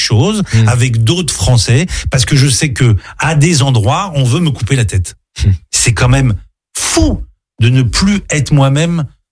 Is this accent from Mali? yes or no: no; France; je suis un Français républicain, je suis fier d'être Français, je suis heureux d'avoir grandi ici, et je suis heureux les rares fois où je vais à la synagogue de faire une prière pour la République française.